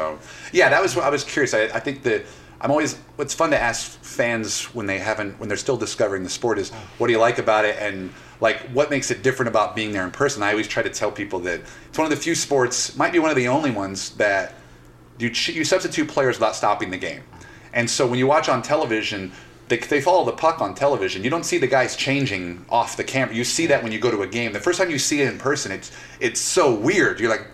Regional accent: St. Louis, Missouri, United States; we're both from the St. Louis area

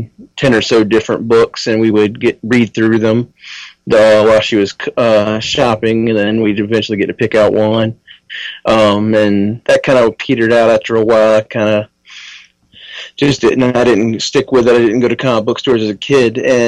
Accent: Portsmouth, Virginia, United States; I am from Portsmouth, Virginia, right close to the border to North Carolina, about 20 minutes from the ocean.

